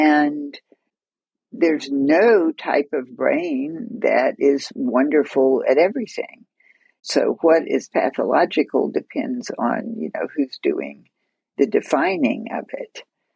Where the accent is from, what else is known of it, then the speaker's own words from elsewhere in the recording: Florida, United States; I graduated from the University of Florida. I grew up in Florida and got my PhD there.